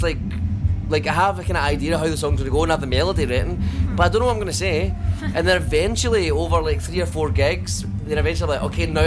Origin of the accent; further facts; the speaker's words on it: Ireland; because I'm brought up Catholic. I'm a Irish Catholic